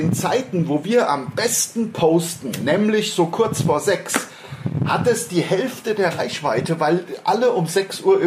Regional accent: Germany; Und ich bin ja Deutscher.

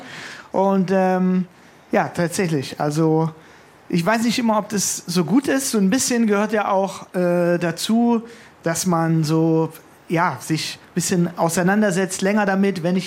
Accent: Markgröningen, Baden-Württemberg, Germany; ich komme aus Markgröningen, was ein Dorf ist, mit einem ganz klaren Dorfcharakter.

